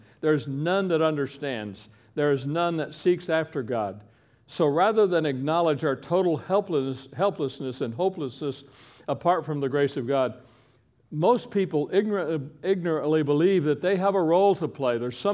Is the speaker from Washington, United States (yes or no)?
no; Kentucky, United States; My dad used to say, growing up in Eastern Kentucky, son, we don't accept charity.